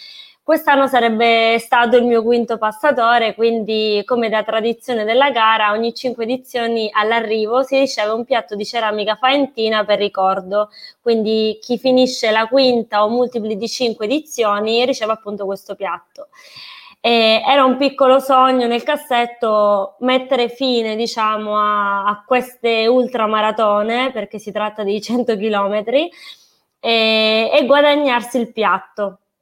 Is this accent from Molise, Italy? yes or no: no; Sicily, Italy; moved away as an adult; now in Bologna, Italy; io sono siciliana di origine, ma vivo a Bologna da 15 anni, quindi per me Bologna è casa.